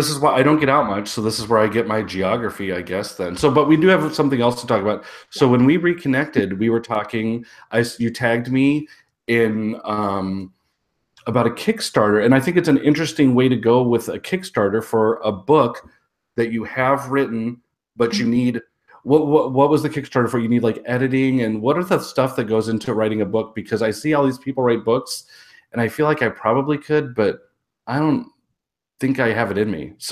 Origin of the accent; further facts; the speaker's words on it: Oak Park, Illinois, United States; Oak Park Public Schools is where I'm a product of, Oak Park, which is like one block west of Chicago.